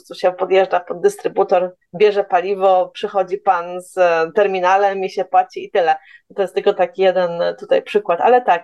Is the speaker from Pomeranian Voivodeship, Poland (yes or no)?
yes; Gdańsk, Pomeranian Voivodeship, Poland; also born or lived in Qatar; Ja lubię ogólnie Polskę, lubię tutaj mieszkać, zwłaszcza, że jestem z Gdańska